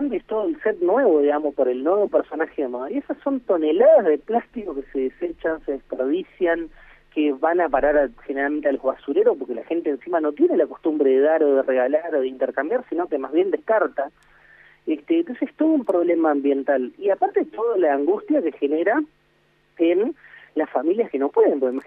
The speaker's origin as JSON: {"language": "Spanish", "region": "Entre Ríos", "country": "Argentina", "tie": "born or raised there", "said": "acá mismo en Argentina y ni hablar en Entre Ríos, o en mi pueblo menos que menos"}